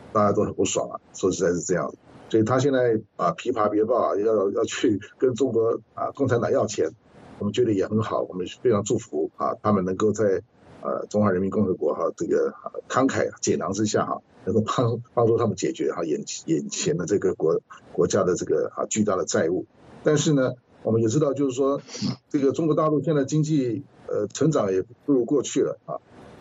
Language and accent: Chinese; Taiwan; 他们每个人领的钱比我们台湾人还要多